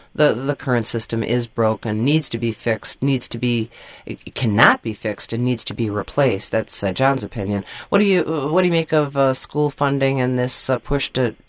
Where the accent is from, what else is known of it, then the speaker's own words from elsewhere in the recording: Appleton, Wisconsin, United States; I like Appleton. Appleton's my hometown, Ed.